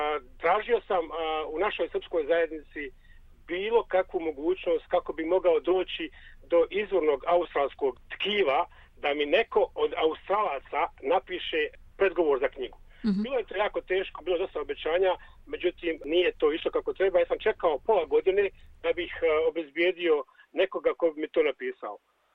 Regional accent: Bosnia & Herzegovina; pripremili smo slide show nekih sjećanja na moj zavičaj, na logor i na samu izgled ćelije. Tako da ćemo imati jednu prezentaciju kratkih dijelova iz mog života u bivšoj Jugoslaviji, današnjoj Bosni i Hercegovini

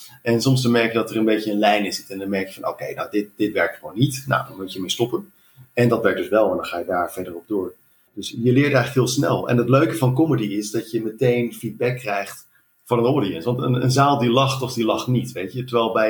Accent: Netherlands; Want ja, ik ben een Nederlander.

